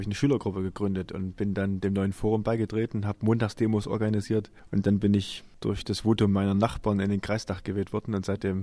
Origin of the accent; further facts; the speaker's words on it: Apolda, Thuringia, Germany; Na, mit meiner Heimatstadt Apolda insbesondere, weil ich da groß geworden bin